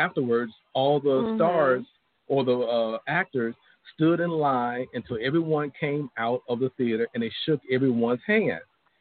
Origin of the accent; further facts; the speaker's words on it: Gary, Indiana, United States; It's like, I come from Gary, Detroit.